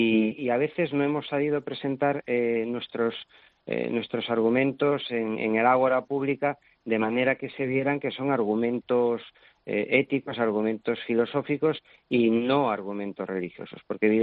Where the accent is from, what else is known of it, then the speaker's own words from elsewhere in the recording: Galicia, Spain; Pero yo soy gallego, ¿no?